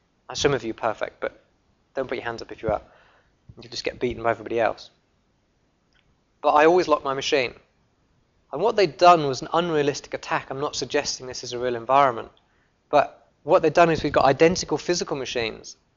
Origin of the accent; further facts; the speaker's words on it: Yorkshire and the Humber, United Kingdom; I'm a Yorkshireman, you probably wouldn't guess by my accent